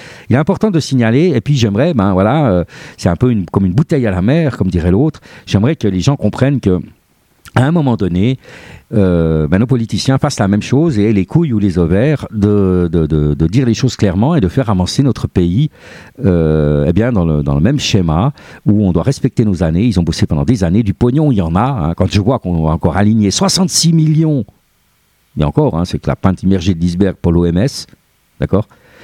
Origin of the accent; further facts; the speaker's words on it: Switzerland; alors que chez nous en Suisse, on taxe déjà les heures sup